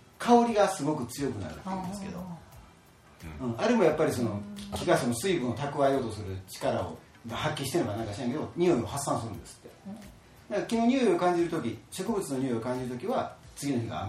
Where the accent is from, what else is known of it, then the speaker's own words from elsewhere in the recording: Nishinomiya, Hyogo, Japan; これ僕あの出身が兵庫県の西宮なもんですが、六甲山と海がすごいそばにありました